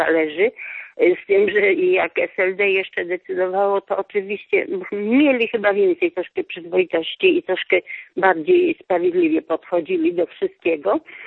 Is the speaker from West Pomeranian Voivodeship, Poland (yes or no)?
yes; Kołobrzeg, West Pomeranian Voivodeship, Poland; tu jestem z Kołobrzegu